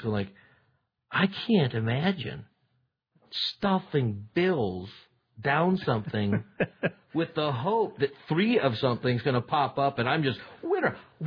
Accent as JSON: {"language": "English", "region": "California", "country": "United States", "said": "I am a Californian in terms of I like smoke-free environments."}